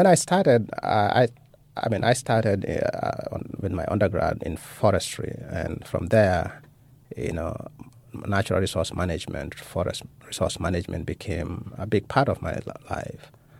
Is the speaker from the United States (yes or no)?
no; Gambia; I grew up in the Gambia, West Africa